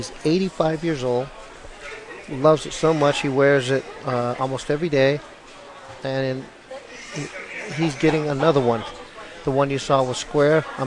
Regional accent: United States; Yes, I'm Navajo, and that's where I grew up on the Navajo Reservation.

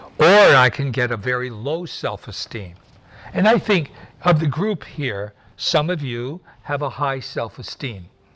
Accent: Wilkes-Barre, Pennsylvania, United States; born there; When I was born on June the 13th, 1928, that's 83 years ago, in Wilkes-Barre, Pennsylvania, my mother and father, I was their firstborn.

